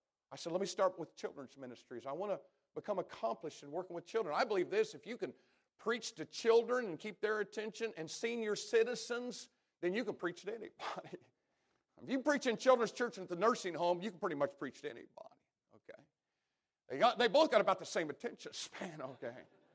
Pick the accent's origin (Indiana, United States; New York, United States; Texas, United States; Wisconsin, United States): Indiana, United States; Jasonville; I'm from Jasonville, Indiana.